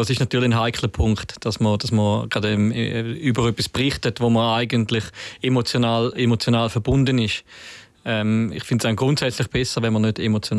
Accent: Switzerland; dass du in Argentinien ganz sicher zum Beispiel ein anderes Verhältnis zu Korruption etc. hast, als bei uns in der Schweiz hast.

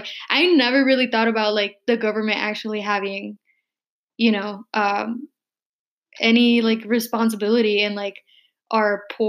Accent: Stockton, California, United States; I grew up in Stockton.

